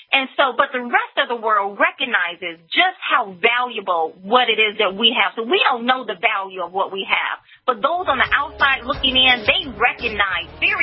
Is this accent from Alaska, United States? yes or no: no; Alabama, United States; Only an American can you come from a pig farm in southern Alabama and be able to do basically anything.